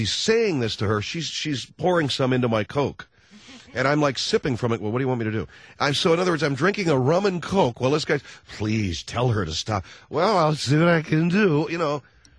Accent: Los Angeles, California, United States; says to me, where are you from, my friend? I said, Los Angeles.

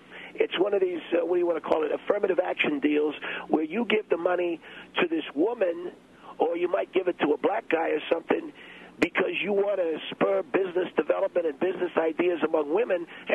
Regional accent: New York City, New York, United States; I come from a neighborhood like that. I come from Alphabet City, New York, a place called East New York, where we had a lot of neighborhood saloons like this.

